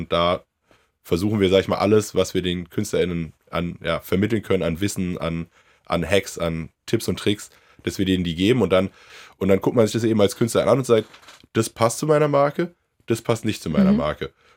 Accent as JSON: {"language": "German", "region": "Berlin", "country": "Germany", "tie": "born or raised there", "said": "Ich bin, also ganz ursprünglich, meine Familie kommt aus Reinickendorf. Da bin ich aufgewachsen. Ich bin dann sehr früh ausgezogen. Dann habe ich in Friedrichshain gewohnt. Das war damals aber noch ganz anders. Also als ich in die Rigaer Straße gezogen bin"}